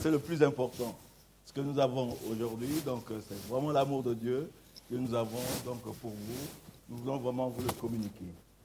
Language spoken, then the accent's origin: French; Montpellier, Occitanie, France; on vient de Montpellier, comme vous le savez.